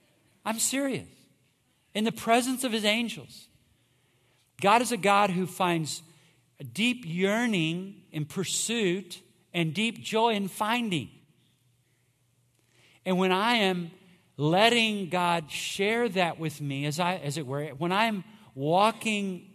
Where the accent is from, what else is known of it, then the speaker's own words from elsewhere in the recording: Austin, Texas, United States; I grew up in Ridgetop Baptist Church on 51st Street in Austin here, up until I was 10.